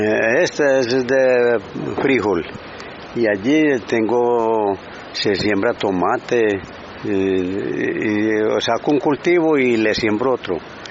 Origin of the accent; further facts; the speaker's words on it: Andes, Antioquia, Colombia; now in Medellín, Colombia; Yo soy de Andes, Andes, Antioquia. De Andes. Pero aquí hace por ahí... Yo vine en el 1975. Yo fui el primerito que llegué aquí a esta zona aquí.